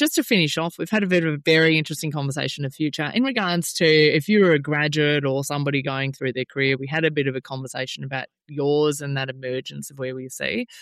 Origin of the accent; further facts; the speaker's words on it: Melbourne, Victoria, Australia; now in Queensland, Australia; I'm based in Queensland. They've also had and I'm from Melbourne, so I don't know, we work nationally